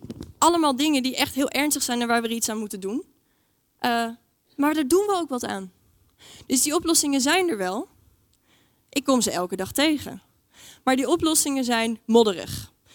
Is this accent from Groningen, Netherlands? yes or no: no; Amsterdam, North Holland, Netherlands; Ik kom zelf uit Amsterdam, daar woon ik.